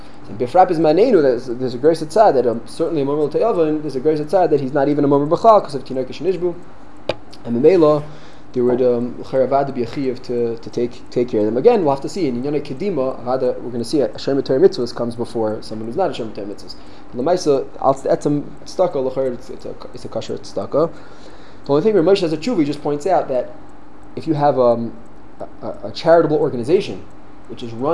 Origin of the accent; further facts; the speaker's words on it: Brooklyn, New York, United States; I'm from Flatbush, Brooklyn.